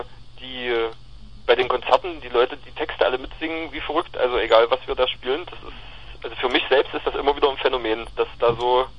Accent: Halle, Saxony-Anhalt, Germany; wenn es richtig joscht, also richtig regnet, joscht heißt das ja bei uns in Halle.

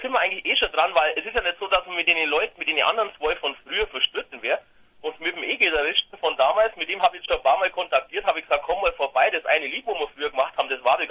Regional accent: Bavaria, Germany; Ja, aus dem tiefen Bayern. Aus dem tiefschwarzen Bayern, oder immer ganz so schwarzen Bayern. Aus Nähe von Augsburg, so ganz grob mal.

